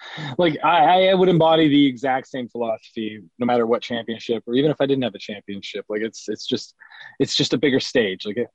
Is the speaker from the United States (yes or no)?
no; Canada; growing up as a Canadian fan, especially, I was such a fan of the Hart Foundation growing up and then Team Canada.